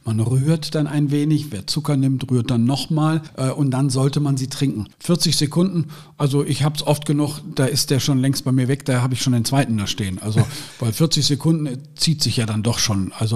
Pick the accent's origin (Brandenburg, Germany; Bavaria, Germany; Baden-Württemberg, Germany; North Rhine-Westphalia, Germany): North Rhine-Westphalia, Germany; Cologne; Also ich bin gebürtiger Kölner aus der Südstadt, also hier die Ecke rum.